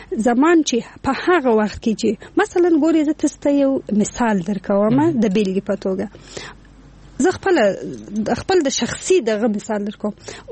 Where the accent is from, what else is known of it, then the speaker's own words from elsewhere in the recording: Afghanistan; ځکه زه افغان یم او موږ ټول یو افغان یم.